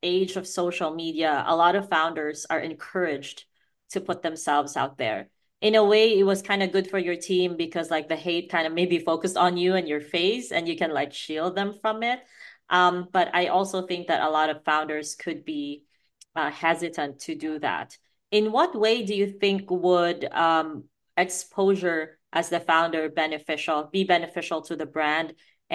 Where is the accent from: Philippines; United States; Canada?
Philippines; especially as a Filipino